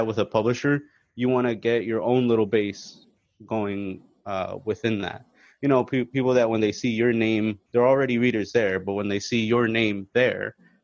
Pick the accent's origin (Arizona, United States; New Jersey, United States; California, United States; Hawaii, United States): New Jersey, United States; also born or lived in Managua, Nicaragua; Well, I'm from New Jersey. But I was born in Managua, Nicaragua. I'm actually a U.S. immigrant. I earned my citizenship through my military service.